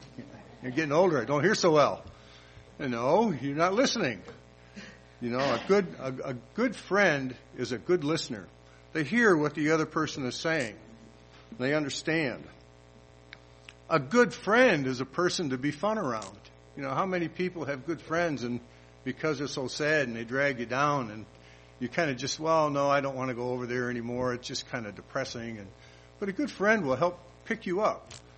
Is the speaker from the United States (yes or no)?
yes; Detroit, Michigan, United States; Actually, I'm from Michigan. I think most people know that.